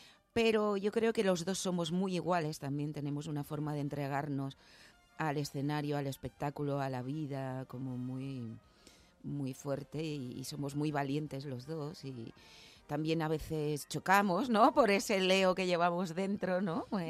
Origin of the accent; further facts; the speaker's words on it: Girona, Catalonia, Spain; yo no soy de Madrid, yo soy de Girona. Entonces yo salí de allí y he vivido más fuera que en casa.